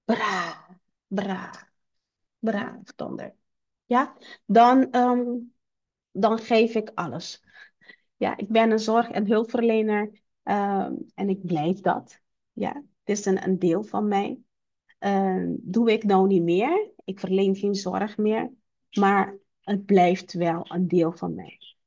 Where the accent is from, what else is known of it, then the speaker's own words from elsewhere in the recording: Curaçao; Dus ik ben oorspronkelijk van Curaçao.